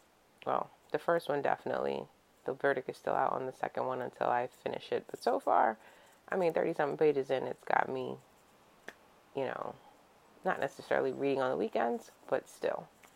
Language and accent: English; New York, United States; So I grew up here in New York, but I've never seen race play out the way it has been